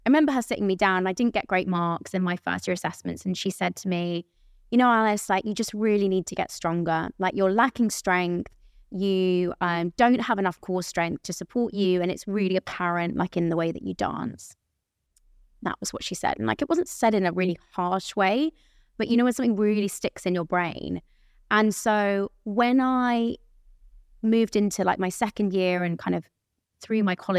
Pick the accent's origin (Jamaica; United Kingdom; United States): United Kingdom; South East England; I had my mum in the audience because that's like close to my hometown where I grew up.